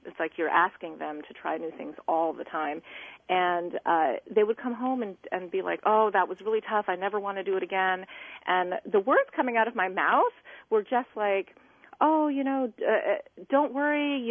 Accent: United States; Yeah. Yeah. I'm Chinese American.

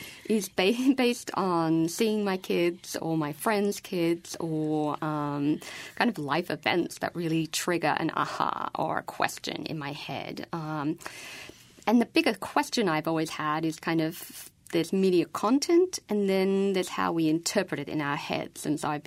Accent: Australia; moved away as an adult; now in Madison, United States; I certainly had a sense of being something of an outsider when I grew up in Australia. My parents were Czech and had thick accents, and we read lots of books in a small village where that wasn't a really popular activity.

